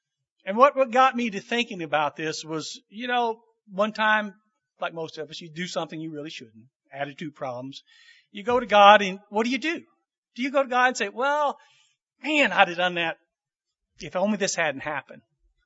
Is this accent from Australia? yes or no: no; Indiana, United States; now in East Texas, United States; Yes, we're from the East Texas area. We've been there 40-some years. Both my wife and Rich and I are from southern Indiana. But the cold winds blew us down south, and we stayed there.